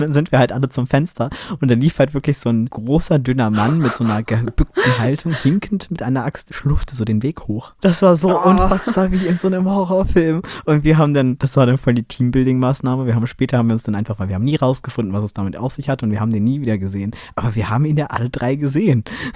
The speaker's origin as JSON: {"language": "German", "region": "Berlin", "country": "Germany", "said": "ich komme halt aus Nordwest-Berlin."}